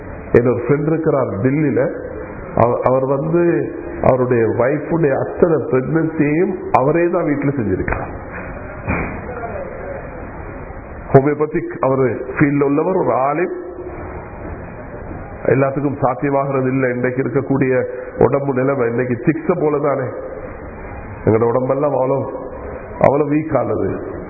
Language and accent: Tamil; Sri Lanka; கனிமானவர்களே, ஸ்ரீலங்கா, நாங்கள் ஸ்ரீலங்கன் என்ற அடிப்படையில் எங்களுக்கு சில ரெஸ்பான்சிபிலிட்டி இருக்குது.